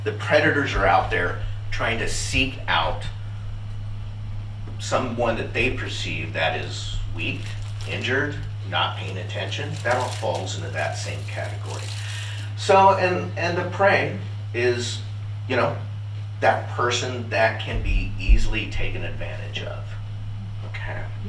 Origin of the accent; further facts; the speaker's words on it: California, United States; And you know, you heard that I was from California